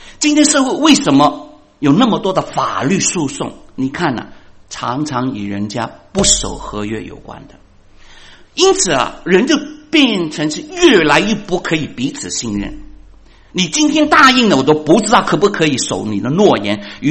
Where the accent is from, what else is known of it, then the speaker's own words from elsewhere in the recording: China; 我们中国人说受人之托怎么忠人之事